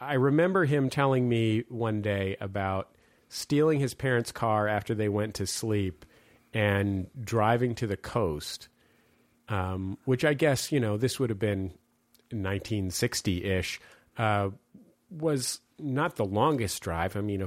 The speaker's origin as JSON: {"language": "English", "town": "San Francisco", "region": "California", "country": "United States", "said": "I'm from San Francisco."}